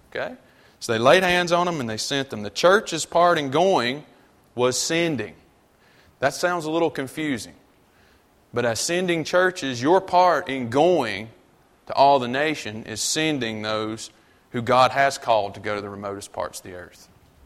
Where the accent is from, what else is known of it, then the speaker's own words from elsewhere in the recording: North Carolina, United States; just a old country boy from North Carolina. There's nothing special about … okay? Except my accent.